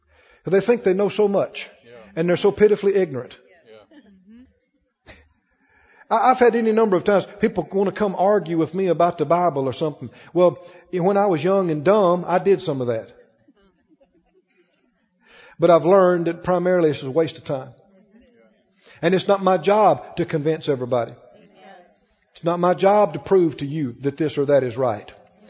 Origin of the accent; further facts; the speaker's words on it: Mississippi, United States; I'm from Mississippi, okay?